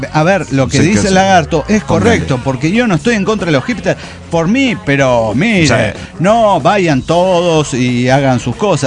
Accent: Córdoba, Argentina; de Córdoba, Argentina.

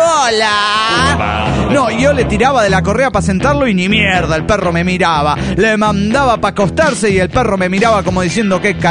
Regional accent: Cádiz, Andalusia, Spain; de Cádiz, España.

